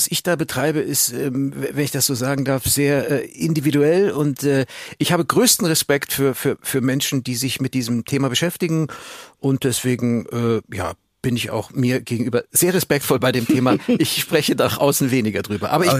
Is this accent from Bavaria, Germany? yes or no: yes; Munich, Bavaria, Germany; Ich bin Münchner, ja freilich, ja logisch.